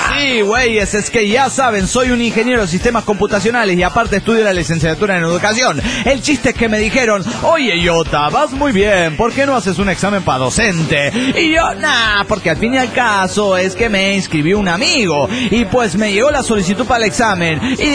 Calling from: Pampas, Argentina; de la Pampa Argentina

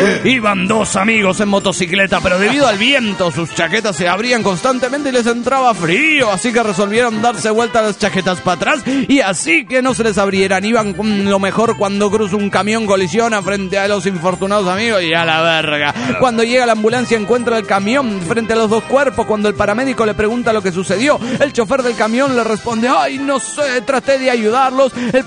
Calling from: Hidalgo del Parral, Chihuahua, Mexico; de Hidalgo, de Parral, México.

